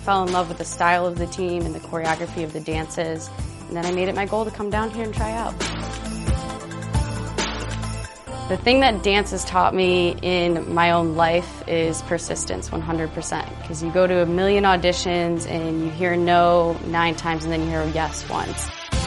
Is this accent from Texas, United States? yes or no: no; Detroit, Michigan, United States; I'm from Detroit, Michigan, and I'm one of the Tampa Bay Buccaneers cheerleaders.